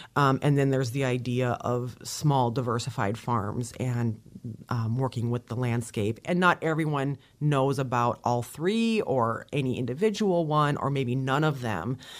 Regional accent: Minnesota, United States; I'm from Minnesota, and we had 4-H. It just was not nearly as pervasive and ubiquitous as it is here in southern Indiana.

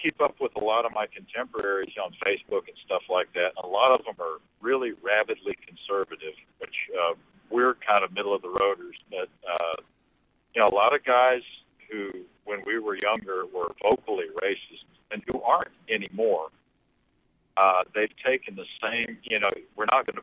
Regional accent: Port Arthur, Texas, United States; Hey, well, I'm a 54-year-old white guy from Port Arthur. And that's where I grew up in Southeast Texas.

